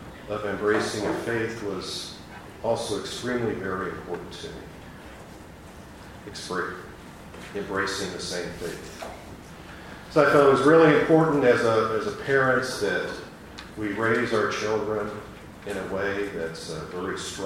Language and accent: English; Nebraska, United States; I grew up in Nebraska from a family that had a very rich German heritage.